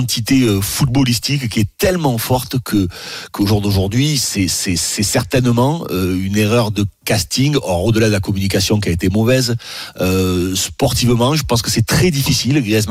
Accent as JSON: {"language": "French", "country": "France", "said": "nous on est français."}